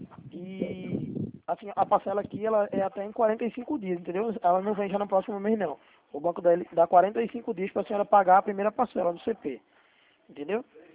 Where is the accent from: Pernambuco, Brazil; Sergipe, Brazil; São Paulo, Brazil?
Pernambuco, Brazil; Recife; A gente é daqui de Recife, Pernambuco.